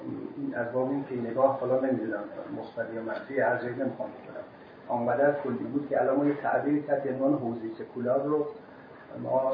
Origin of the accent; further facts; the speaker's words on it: Iran; مثلا به عنوان یک ایرانی خوب